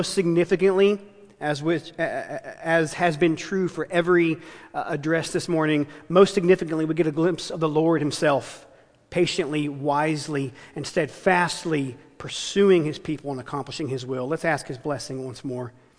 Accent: Texas, United States; moved away as an adult; now in New Bedford, United States; I'm a pastor here on staff at Grace Harbor Church in New Bedford. I'm originally from Texas, but been here 3 years. This is home.

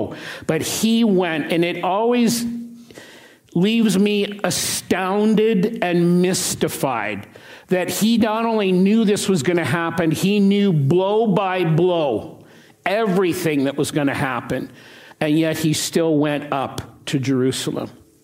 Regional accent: Regina, Saskatchewan, Canada; I used to go to the games beginning when I was 5 years old, growing up in Regina.

